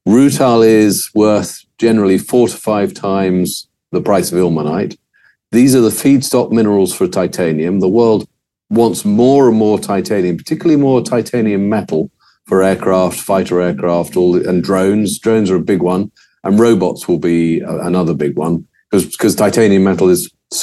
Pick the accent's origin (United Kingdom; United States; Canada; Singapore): United Kingdom; England; So when you go along and you say, oh, we're from England, because everyone always asks where you're from, they're very happy to talk to you.